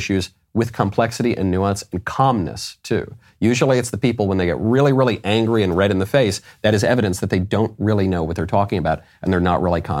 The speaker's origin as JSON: {"language": "English", "region": "New York", "country": "United States", "also_born_or_lived": "Los Angeles", "said": "I'm from New York. I'm from LA."}